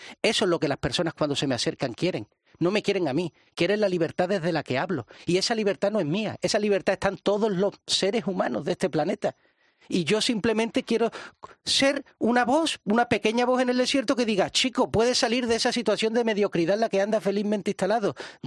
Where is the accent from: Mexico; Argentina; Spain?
Spain; Somos los españoles los que nos reducimos frente a nuestra españolidad.